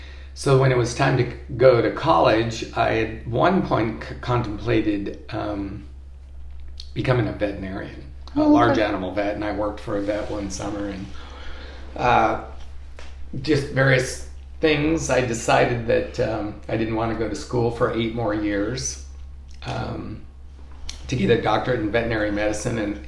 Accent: Escalon, California, United States; also born or lived in Fresno; So, I grew up, I was born in Fresno, actually, and then grew up pretty much about 120 miles north. So, kind of north of Modesto, northeast of Modesto in a little town called Escalon.

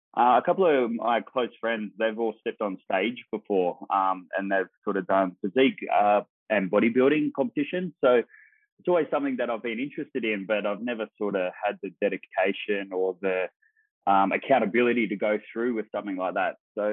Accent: New South Wales, Australia; also born or lived in New Zealand / Perth; I sort of lived in Perth for a while in WA, and then worked my way back over to New South Wales. And then I grew up in a small town on the mid-north coast called Foster Tuncurry, great little community there.

